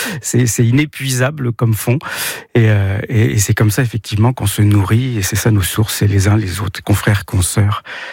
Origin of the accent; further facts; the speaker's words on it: Argentan, Normandy, France; born there; now in Colombier-du-Plessis, France; Je suis né à 70 km de l'endroit où j'habite aujourd'hui. Je suis né à Argentan, dans l'Orne.